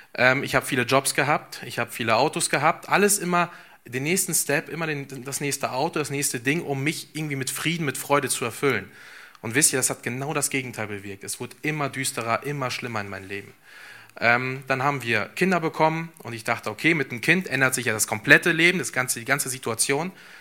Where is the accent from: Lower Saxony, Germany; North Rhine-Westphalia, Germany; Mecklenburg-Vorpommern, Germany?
North Rhine-Westphalia, Germany; Espelkamp; Und zwar komme ich ja hier aus Espelkamp, gar nicht so weit ab, ein paar Straßen weiter. Bin hier auch groß geworden